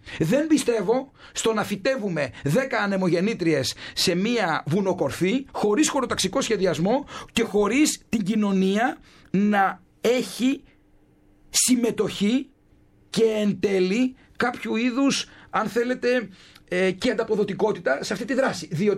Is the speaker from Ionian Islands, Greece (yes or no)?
yes; Kefalonia, Ionian Islands, Greece; Εμένα στην Κεφαλονιά, στην ιδιαίτερη πατρίδα μου